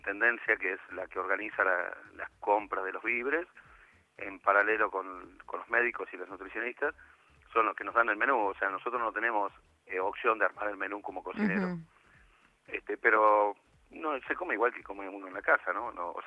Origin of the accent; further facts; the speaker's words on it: Burzaco, Buenos Aires Province, Argentina; Mi madre vive en Rafael Calzada y yo me crié prácticamente la mitad de mi infancia en Bursaco.